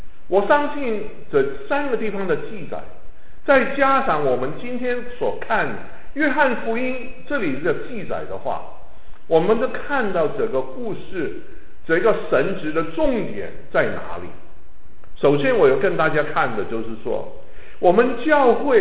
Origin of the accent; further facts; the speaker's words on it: China; 你知道我们中国人都很喜欢吃